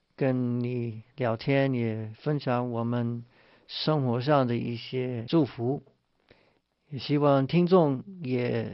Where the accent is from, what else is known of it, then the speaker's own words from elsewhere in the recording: United States; 我们美国人有基督教背景，我们从小都知道应该是感谢